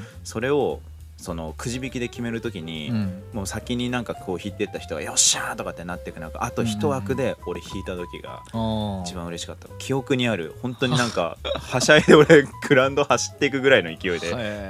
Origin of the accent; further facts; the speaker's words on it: Izu, Shizuoka, Japan; 伊豆 その僕らが住んでたところの出身の人がわざわざそっちに行って開拓したって言って